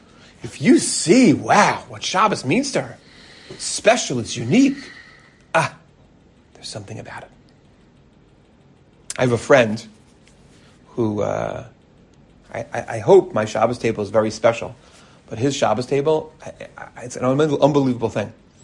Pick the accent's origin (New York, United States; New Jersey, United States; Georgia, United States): New Jersey, United States; Teaneck; Because it was the first time, you know, we grew up in Teaneck.